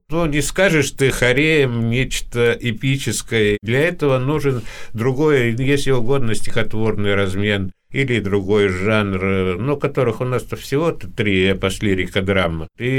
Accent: Karaganda, Karaganda Region, Kazakhstan; moved away; Я когда из Караганды уезжал в 1999 году, меня приглашали в Москву, но я почему-то отказался, хотя мне там и предлагали работать в аппарате, я почему-то поехал в Санкт-Петербург.

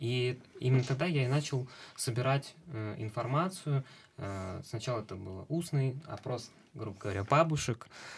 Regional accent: Volgograd, Volgograd Oblast, Russia; Да, сам я из Волгограда.

